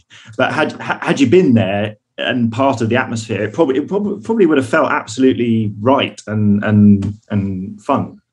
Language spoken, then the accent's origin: English; United Kingdom; I'm British.